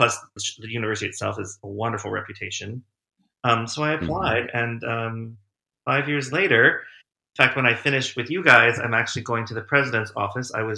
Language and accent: English; Winchester, Virginia, United States; And the crazy thing is that I grew up in Winchester, Virginia, where Shenandoah is located.